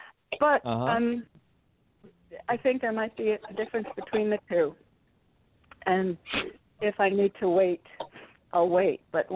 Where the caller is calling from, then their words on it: Connecticut, United States; I'm in Connecticut.